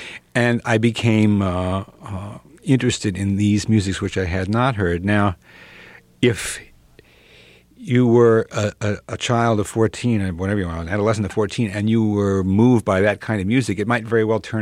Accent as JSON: {"language": "English", "country": "United States", "tie": "born or raised there", "said": "And I was raised in America of … tail fins and beer and the McDonald's."}